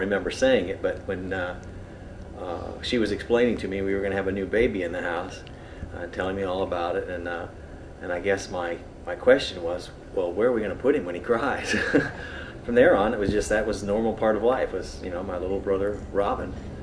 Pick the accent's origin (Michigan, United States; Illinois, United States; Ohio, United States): Michigan, United States; I remember being, you know, at the house there, growing up in Michigan.